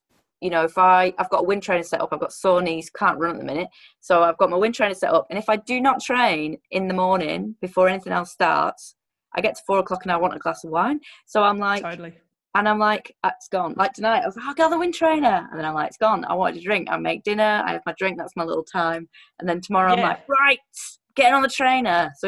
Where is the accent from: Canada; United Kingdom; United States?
United Kingdom; England; That's a biscuit to me. I'm English